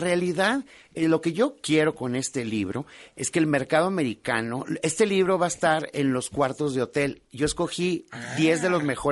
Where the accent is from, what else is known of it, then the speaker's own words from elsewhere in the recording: Mexico; soy mexicano orgulloso, orgullosísimo de México.